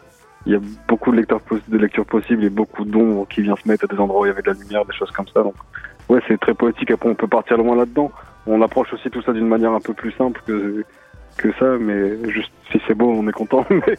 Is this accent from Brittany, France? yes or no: no; Hauts-de-France, France; Moi et Jock, on est nés, on a grandi dans le Nord, on y habite encore.